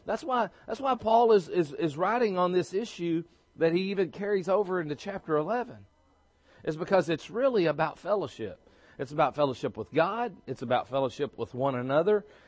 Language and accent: English; Alabama, United States; now in Texas, United States; I came from Alabama to Texas, and we brought a group from Alabama here